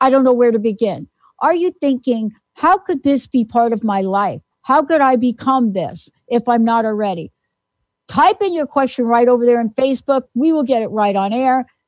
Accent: Bronx, New York, United States; I'm from the Bronx, I'm from the projects

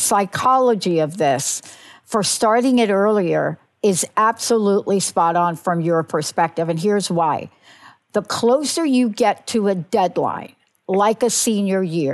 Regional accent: New York, United States; also born or lived in New Jersey; now in Washington, United States; I live in Washington State now, but I grew up in New York and New Jersey

